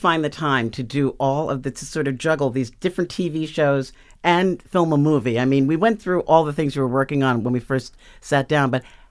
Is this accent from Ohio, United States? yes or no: no; Queens, New York, United States; I grew up in Queens, but I can still say Brooklyn.